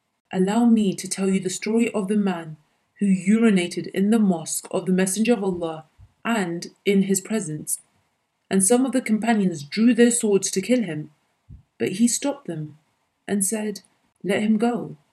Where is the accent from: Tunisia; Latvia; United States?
Tunisia; Tunis, Tunis Governorate; one of them took me aside and asked me, "Where do you come from?" I said, "From Tunis."